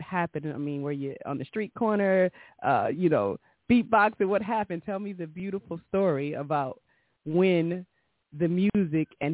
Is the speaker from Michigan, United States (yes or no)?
yes; Detroit, Michigan, United States; I'm from Detroit.